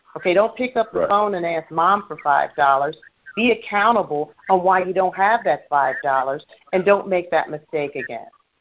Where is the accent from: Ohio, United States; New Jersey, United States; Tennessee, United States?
Ohio, United States; Cincinnati; I'm from Cincinnati, too, originally